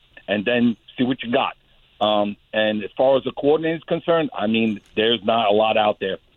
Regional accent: Brooklyn, New York, United States; I'm from Brooklyn, guys. I'm from Brooklyn.

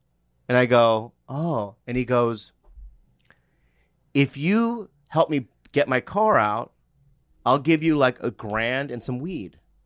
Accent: Poway, California, United States; I know, but I'm from San Diego. The Poway is in San Diego.

